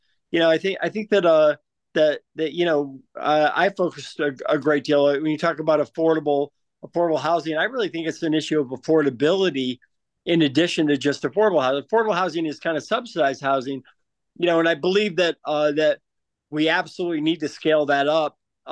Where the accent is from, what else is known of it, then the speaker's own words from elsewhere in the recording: Massachusetts, United States; Sure. I grew up here in the Berkshires. I actually, my parents moved here in 1957.